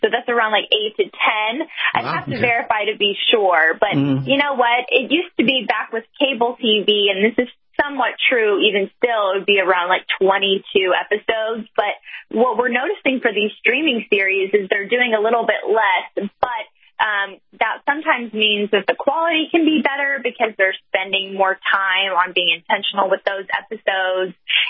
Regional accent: Houston, Texas, United States; Originally, I'm from Houston

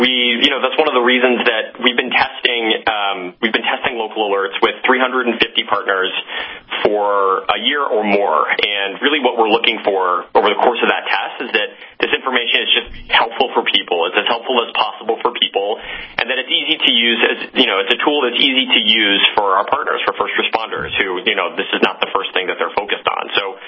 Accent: Kansas, United States; I grew up in Kansas, in a town in Kansas where, especially especially this time of year, we had a lot of tornadoes that would come through.

